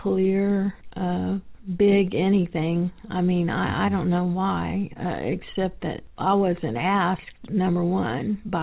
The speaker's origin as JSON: {"language": "English", "region": "Florida", "country": "United States", "said": "Well, I'm originally from Florida."}